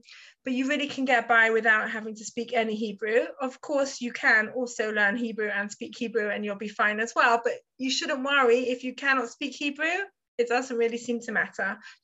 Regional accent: England, United Kingdom; also born or lived in New York, United States; now in Modiin, Israel; Originally, as you can hear, I'm from England, but I lived in America, in New York, for 15 years prior to making Aliyah. I made Aliyah 3 years ago.

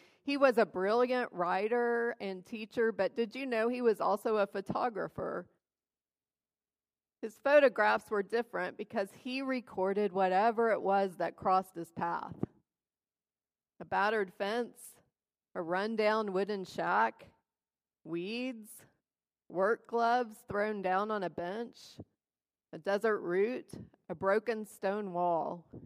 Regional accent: Texas, United States; I grew up in West Texas, and I know about desert shrubs.

